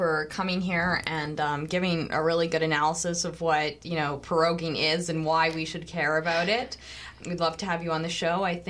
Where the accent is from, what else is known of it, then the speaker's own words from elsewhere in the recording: Canada; I feel insulted as a Canadian